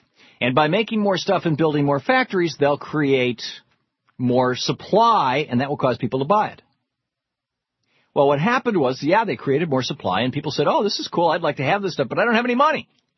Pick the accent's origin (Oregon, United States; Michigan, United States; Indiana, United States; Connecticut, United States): Michigan, United States; Lansing; I grew up in Lansing, Michigan, big GM factory in Lansing, Michigan